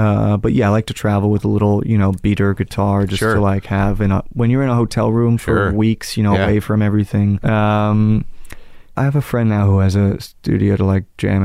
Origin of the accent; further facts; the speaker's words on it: Manhattan, New York, United States; also born or lived in Connecticut; I grew up in Manhattan and then Connecticut.